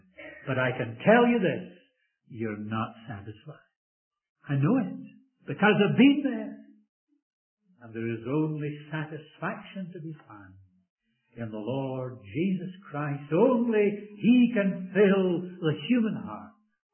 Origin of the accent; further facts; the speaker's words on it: Scotland, United Kingdom; Being a Scot, I usually sit in a shopping center.